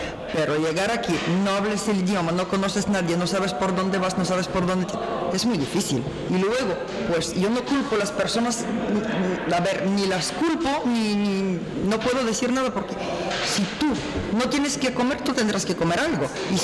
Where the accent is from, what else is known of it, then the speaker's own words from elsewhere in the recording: Bulgaria; Spanish is a second language; now in Spain; A ver, yo personalmente llegué de Bulgaria y yo llegué no por la necesidad de buscar un trabajo, yo llegué simplemente porque mis padres se habían llegado un año antes